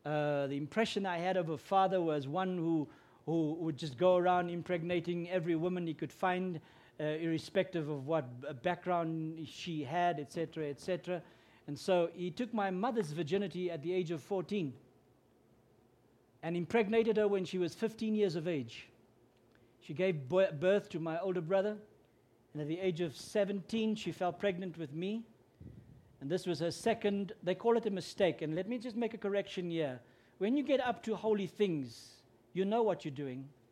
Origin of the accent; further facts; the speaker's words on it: South Africa; first language Afrikaans; English is a second language; They taught it to us in my mother tongue, which is Afrikaans. English is not my first language.